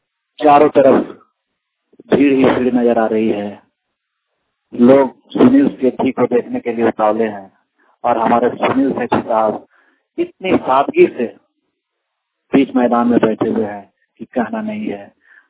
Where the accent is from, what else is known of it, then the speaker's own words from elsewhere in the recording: Hazaribagh, Jharkhand, India; आज हमारे शहर हजारीबाग में एक पिक्चर की शूटिंग हो रही है।